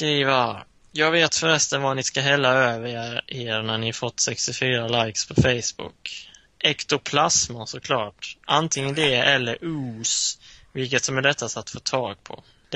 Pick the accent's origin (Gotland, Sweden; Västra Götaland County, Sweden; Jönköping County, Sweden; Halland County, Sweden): Halland County, Sweden; Halmstad; Halmstad ju.